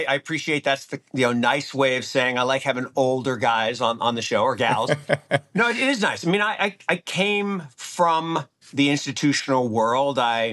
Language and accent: English; Seattle, Washington, United States; really all the way back from the early 80s where I grew up in Seattle and Microsoft